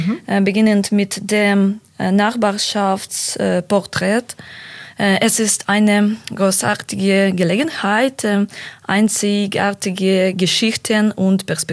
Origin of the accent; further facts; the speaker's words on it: Ukraine; German is a second language; moved away as an adult; now in Germany; ich komme aus der Ukraine und lebe seit 1,5 Jahren in Deutschland.